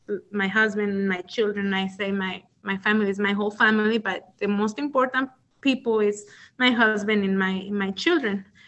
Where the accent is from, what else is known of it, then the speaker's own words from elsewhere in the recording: Zacatecas, Mexico; English is a second language; I'm from Zacatecas, Mexico, but when I was there, I was living in a countryside